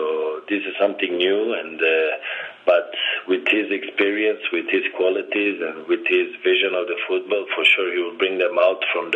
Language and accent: English; Milan, Lombardy, Italy; English is a second language; moved away as an adult; because I came from Milan and it was a different world from what it is today.